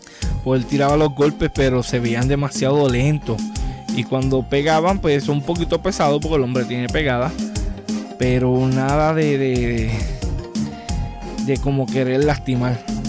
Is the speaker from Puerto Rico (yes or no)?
yes; Puerto Rico; Yo como boricua me siento orgulloso de Jason Vélez.